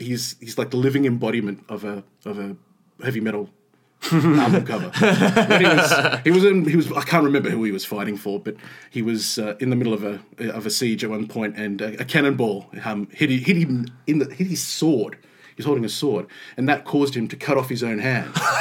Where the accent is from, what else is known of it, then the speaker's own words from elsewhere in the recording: Melbourne, Victoria, Australia; now in Luton, United Kingdom; I'm from Melbourne.